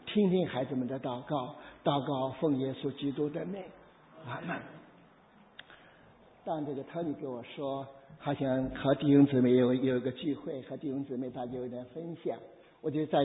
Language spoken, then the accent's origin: Chinese; Henan, China; 我是河南人，我受浸的时候是在河南开封一个小小的自立浸信会，自立浸理会受浸的。